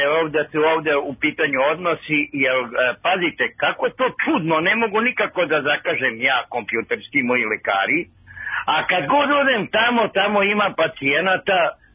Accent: Novi Sad, Vojvodina, Serbia; ja sam iz Novog Sada došao ovamo.

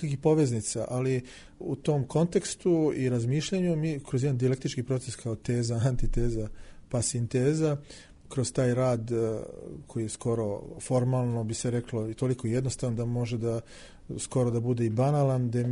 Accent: Belgrade, Serbia; also born or lived in Zadar; Moj otac je sa juga Srbije, iz Novog Pazara i Sandžaka. Živim u Beogradu ceo život. Dakle, mi smo rođeni obojica u Jugoslaviji, u državi koja ne postoji više

